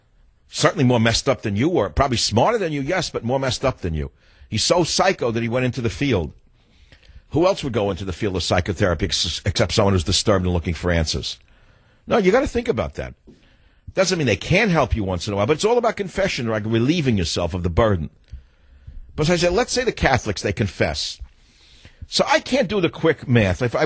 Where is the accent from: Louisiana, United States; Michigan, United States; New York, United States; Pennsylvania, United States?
New York, United States; Because I grew up in New York. If you heard Albany, that meant Albany, New York.